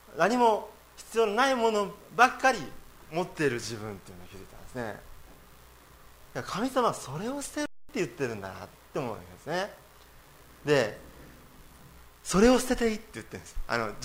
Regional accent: Saga, Japan; で私は佐賀の人間だったので

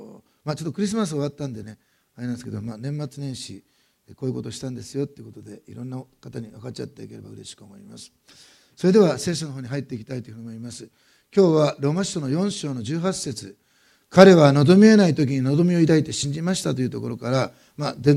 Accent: Osaka, Japan; born there; 私は大阪生まれで、天の川はなんていうか絵本でしか知らなくて

